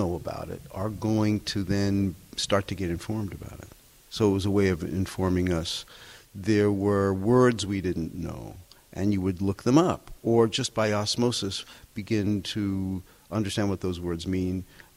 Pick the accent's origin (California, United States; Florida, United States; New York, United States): New York, United States; Brooklyn; But I grew up in Brooklyn, and we had candy stores.